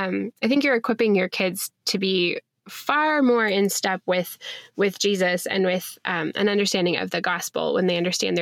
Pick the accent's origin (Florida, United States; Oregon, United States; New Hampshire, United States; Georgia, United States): Oregon, United States; Portland; I'm from Portland and all over the place, you just see these bumper stickers that say keep Portland weird.